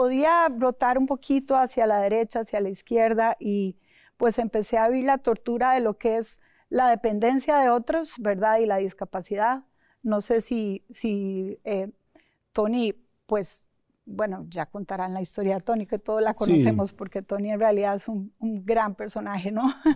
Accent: San José, Costa Rica; nací en Costa Rica, en San José, Costa Rica.

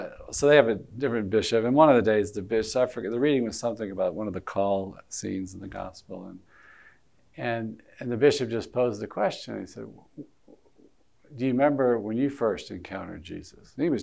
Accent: Alabama, United States; Well, I grew up in Alabama

